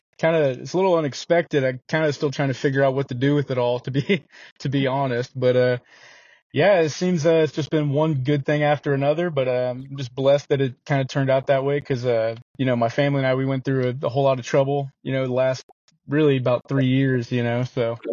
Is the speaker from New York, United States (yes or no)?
no; Ohio, United States; Well, don't throw nothing at me, but I'm originally from Ohio.